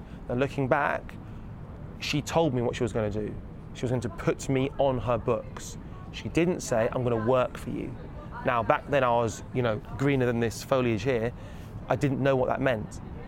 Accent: Wolverhampton, West Midlands, United Kingdom; But I'm a boy from Wolverhampton and that wasn't going to happen.

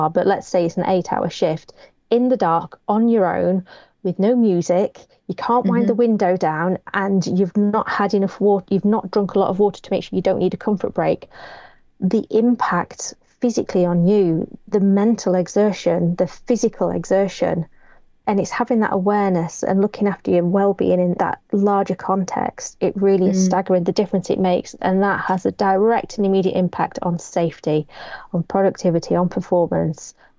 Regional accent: Doncaster, Yorkshire and the Humber, United Kingdom; also born or lived in Bristol / South America; now in Sheffield, United Kingdom; I'm from South Yorkshire originally. I joke that I emigrated to Sheffield from Doncaster, and people think I sound really parochial, but I did that via Bristol and South America. So, you know, I have been out of the county.

